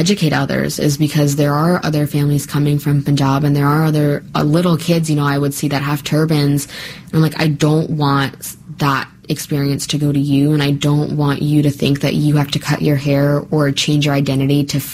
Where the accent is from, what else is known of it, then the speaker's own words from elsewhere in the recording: Kansas, United States; So growing up in Kansas, like, I learned of that.